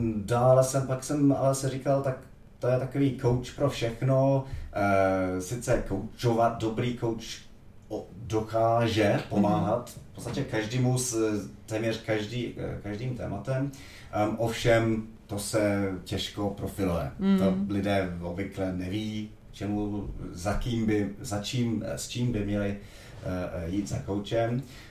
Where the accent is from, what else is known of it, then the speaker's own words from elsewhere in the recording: London, United Kingdom; born there; Czech is a second language; Ale narozený jsem v Londýně anglickému tatínkovi, český mamince, která emigrovala v roce 68. Ovšem tam nikdy jsme nemluvili doma česky, táto neuměl.